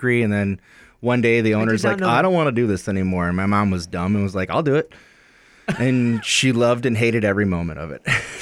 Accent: Grand Rapids, Michigan, United States; Growing up in Grand Rapids, Michigan, my parents owned a bakery.

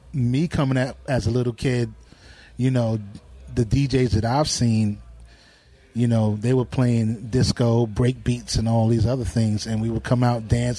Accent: Hollis, New York, United States; growing up in Hollis, you know, being around … you're around a lot of people.

